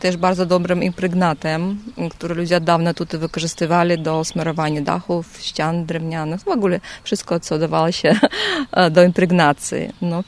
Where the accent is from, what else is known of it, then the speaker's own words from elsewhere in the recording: Belarus; accent: eastern; Polish is a second language; No, niektórym bardzo podoba się, bo zaciągam, jak oni mówią, śpiewającym takim głosem. No, ja jestem Białorusinką